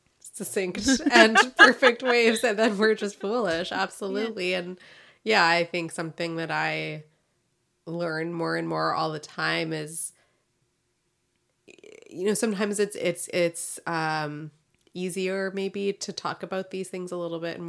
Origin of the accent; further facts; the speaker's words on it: Canada; I'm a Canadian